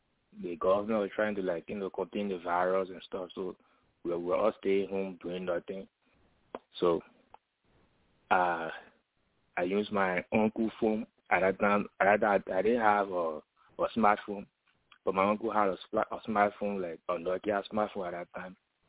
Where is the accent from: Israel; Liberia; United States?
Liberia; Actually, I started from Liberia. I was born and raised in Liberia.